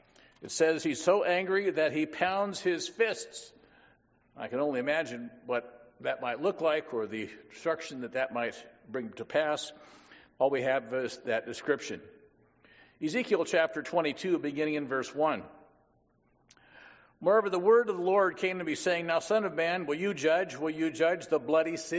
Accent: Illinois, United States; now in Washington, United States; I used to joke that growing up near Chicago prepared me to live in Washington State

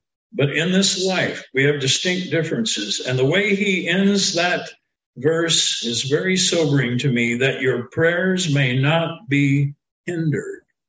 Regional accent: Astoria, South Dakota, United States; I'm from Astoria, South Dakota. I think it may have peaked at about 300. And that might have included the count of a couple dogs. I mean, it was a very small town.

